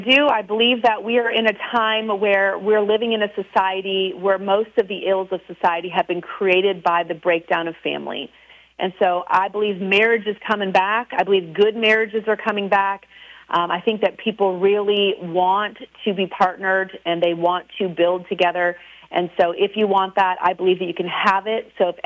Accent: Midwest, United States; I come from the Midwest originally, and people didn't even know what Sweetest Day was

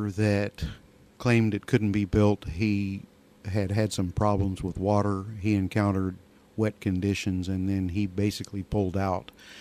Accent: Carterville, United States; law as a solo practitioner in my hometown for 28 years.

